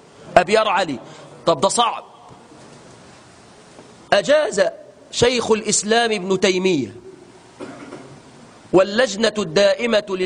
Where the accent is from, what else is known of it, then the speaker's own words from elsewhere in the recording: Egypt; طب التنعيم ميقاتي انا كرجل من مصر ولا ميقات اهل مكة؟